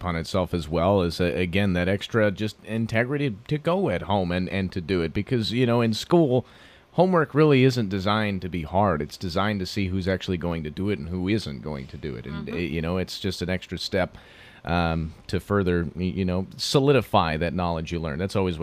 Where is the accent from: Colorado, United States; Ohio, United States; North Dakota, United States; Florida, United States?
Colorado, United States; Fort Collins; As K-State reminds me of a lot of my hometown Fort Collins, school-wise as well as town-wise.